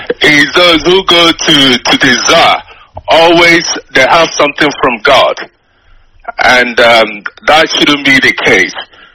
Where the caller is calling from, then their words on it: London, United Kingdom; I'm calling from London.